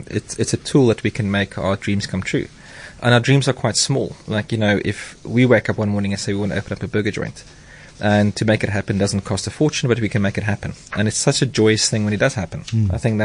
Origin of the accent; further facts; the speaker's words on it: South Africa; It's all about my inspiration as a South African chef of what I used to eat when I was a kid.